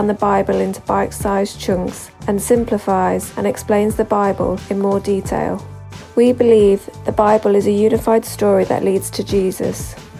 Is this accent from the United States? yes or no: no; Loughborough, East Midlands, United Kingdom; and I'm from Loughborough.